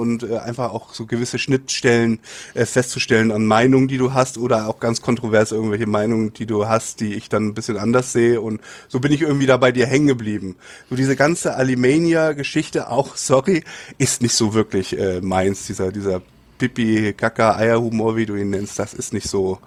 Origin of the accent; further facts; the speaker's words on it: Hamburg, Germany; Hamburg ist meine Heimatstadt.